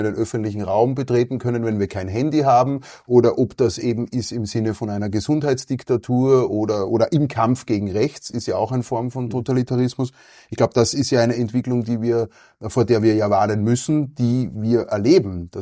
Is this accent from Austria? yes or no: yes; Austria; Ich kann das als Österreicher ja sagen.